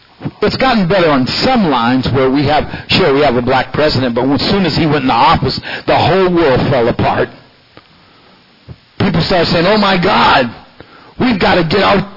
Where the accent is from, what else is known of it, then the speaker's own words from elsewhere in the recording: Marin, California, United States; Growing up in Marin, I didn't even see color. We just seen each other as friends.